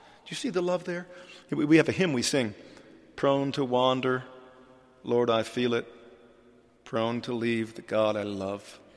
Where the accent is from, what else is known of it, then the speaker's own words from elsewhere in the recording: United States; I don't know what's going on in Zambia. I'm from America.